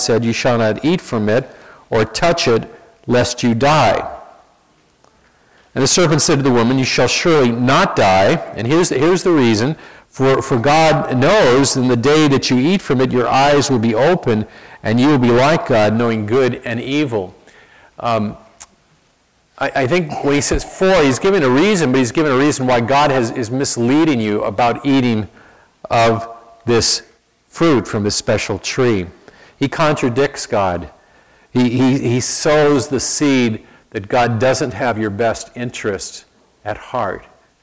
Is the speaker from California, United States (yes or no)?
yes; San Francisco, California, United States; I grew up in San Francisco, which is, you know, no fine, religious, righteous, holy city.